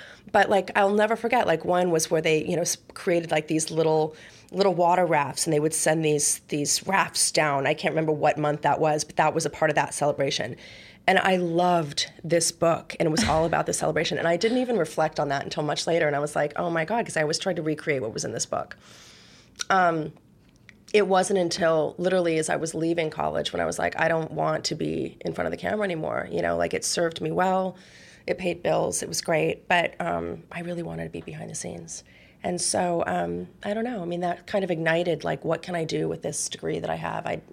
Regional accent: Indianapolis, Indiana, United States; I was actually born in Indianapolis. I grew up here, but I've been here since I was 12.

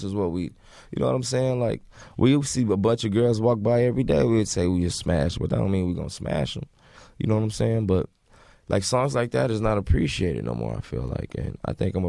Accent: California, United States; My crew hung on Fig. We from Hoover, but we hung on Fig.

